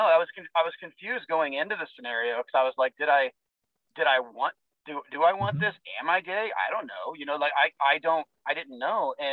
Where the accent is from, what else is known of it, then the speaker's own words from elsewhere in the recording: Illinois, United States; And I was actually born here and spent the first 10 years of my life here. So when I say I grew up in Illinois, it was, I kind of mean that because of the formative years, like 10 to about 19.